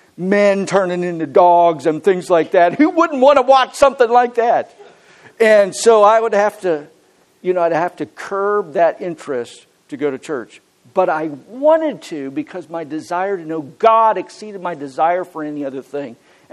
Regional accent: Huntingdon, Pennsylvania, United States; I grew up in Huntington, Pennsylvania.

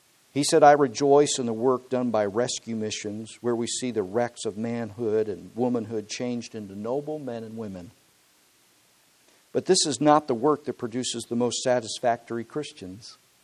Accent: Huntingdon, Pennsylvania, United States; I was in Tyrone, Pennsylvania, which just happens to be about 30 miles north of my hometown in Huntingdon.

